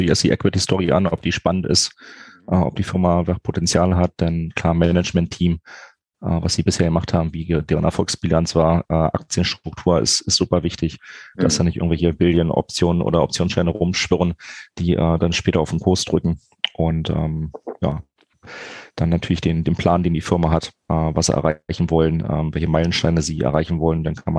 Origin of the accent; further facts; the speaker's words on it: Berlin, Germany; ich bin 44 Jahre alt und wie man es kaum überhören kann, komme ich aus Berlin.